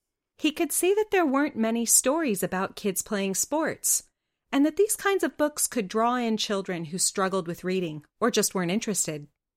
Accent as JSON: {"language": "English", "town": "Los Angeles", "region": "California", "country": "United States", "moved": "yes", "lives_now": "Leicestershire, United Kingdom", "said": "I'm not originally from Leicestershire, as you can tell by my accent. I'm from Los Angeles, but I'm very lucky to call this county here in the Midlands of England home."}